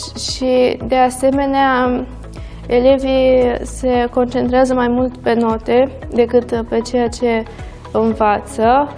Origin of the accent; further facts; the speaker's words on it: Craiova, Dolj, Romania; Craiova este orașul meu natal. Am trăit aici toți cei 17 ani de până acum.